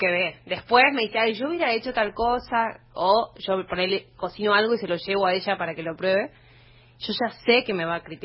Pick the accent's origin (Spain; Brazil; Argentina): Argentina; Buenos Aires; Yo nací acá en Palermo. Pero teníamos como una casita de fin de semana en Del Viso, con mis padres, mi hermana, y yo soy la mayor, y una abuela que vivía al lado.